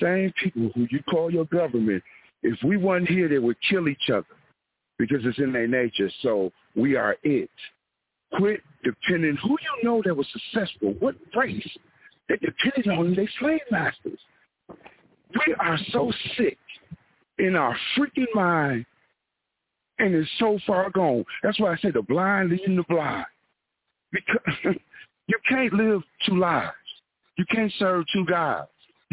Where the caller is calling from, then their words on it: Milwaukee, Wisconsin, United States; I'm calling from Milwaukee, Wisconsin.